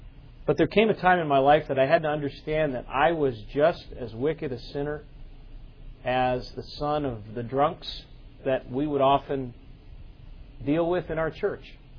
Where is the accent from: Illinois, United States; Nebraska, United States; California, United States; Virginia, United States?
Illinois, United States; Chicago; All of me and my siblings, we were all born in Chicago. And so Chicago was our home. Growing up in Chicago was really a wonderful experience.